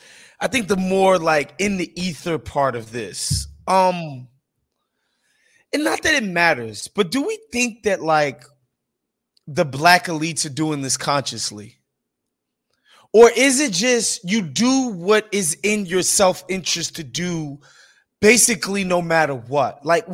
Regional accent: Illinois, United States; I come from these neighborhoods. I'm from the South Side, even though my experience is not that of, you know, somebody with a heroin addict pops and a mother who couldn't keep a job.

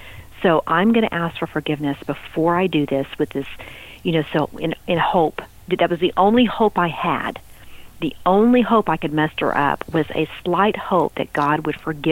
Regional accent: Texas, United States; You know, I was from West Texas, and that's, you know, pop your beer and sit on the back of your truck, and you know, that was kind of the way we did Friday nights, right?

